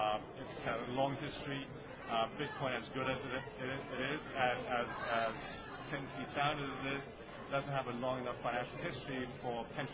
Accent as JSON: {"language": "English", "country": "Malaysia", "said": "I'm Malaysian."}